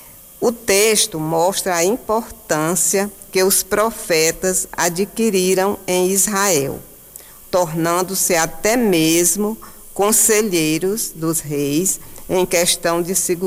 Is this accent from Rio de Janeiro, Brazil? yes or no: no; Picos, Piauí, Brazil; gostaria de dar uma boa noite para a minha cidade natal, Picos. Eu sou picoense